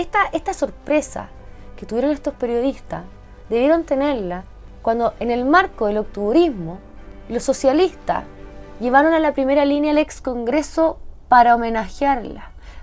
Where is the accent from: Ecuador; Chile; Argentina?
Chile; porque somos todos chilenos